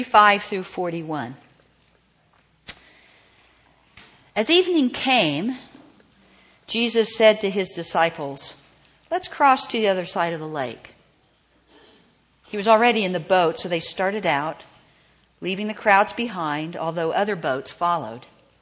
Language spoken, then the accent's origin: English; Oklahoma, United States; I grew up in Oklahoma, and as a little girl, I remember thunder boomers.